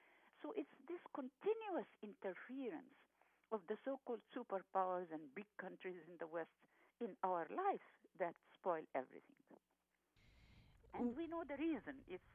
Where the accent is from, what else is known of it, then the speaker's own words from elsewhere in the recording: Egypt; I am from Egypt